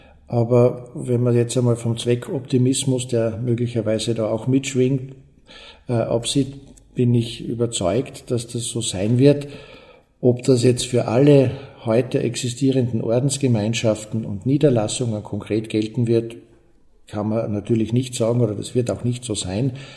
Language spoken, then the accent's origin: German; St. Lambrecht, Styria, Austria; weil ich ja ein gebürtiger St. Lambrechter bin, also da auch aufgewachsen bin und das Haus so als Ministrant und Jugendlicher auch schon kennengelernt habe